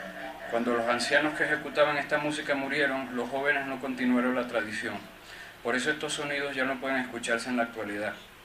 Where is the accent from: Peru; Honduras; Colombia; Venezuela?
Venezuela; also born or lived in Galicia, Spain; Aunque nací en Galicia, pasé casi toda mi vida en Venezuela y allí estudié música electroacústica.